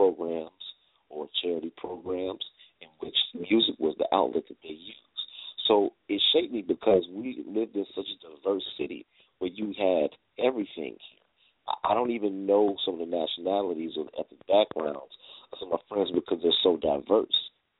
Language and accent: English; Chicago, Illinois, United States; most of my training came formally through Chicago public schools.